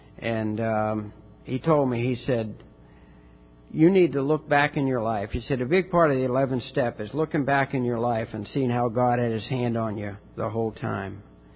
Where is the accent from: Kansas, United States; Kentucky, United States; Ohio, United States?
Ohio, United States; Martins Ferry; born there; now in Ocala, United States; I was born in Martins Ferry, Ohio, a small town on the Ohio River just south of Pittsburgh.